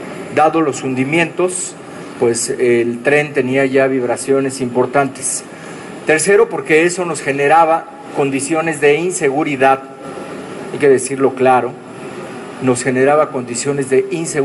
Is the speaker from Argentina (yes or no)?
no; Mexico City, Mexico; a todos los que somos pues capitalinos